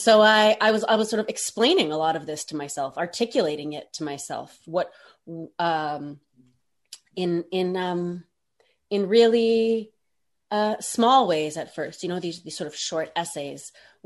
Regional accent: Ottawa, Ontario, Canada; also born or lived in New York, United States / New Jersey, United States; I was born in the States, in New York. I lived in New Jersey, but I came of age in Ottawa, Canada, where my parents still live

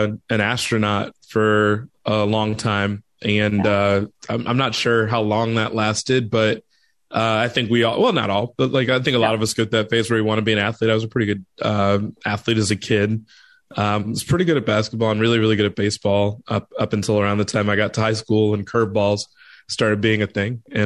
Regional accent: Chicago, Illinois, United States; So I'm from Chicago, which for a lot of people that becomes one of the first questions or things they ask me about

